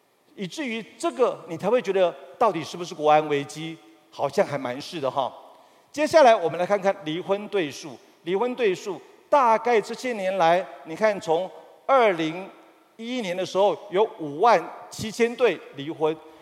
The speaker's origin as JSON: {"language": "Chinese", "country": "Taiwan", "said": "我们台湾人说虎年不要生小孩，对不对？"}